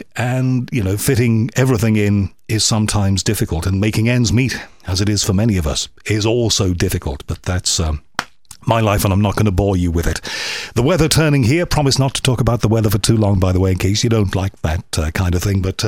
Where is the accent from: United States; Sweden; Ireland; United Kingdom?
United Kingdom; you know, being British, and we care about animals here